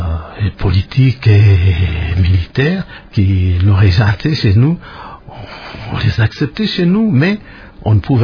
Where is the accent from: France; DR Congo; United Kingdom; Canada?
DR Congo; Kivu; vous savez, on a eu chez nous au Kivu, c'est un peu...